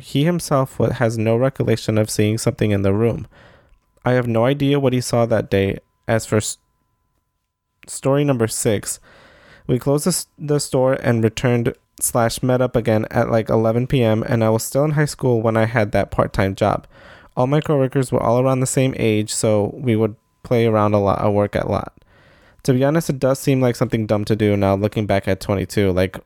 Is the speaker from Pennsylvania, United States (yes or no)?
no; Georgia, United States; I was born and raised in Georgia. My parents are both from Mexico, but come from different parts.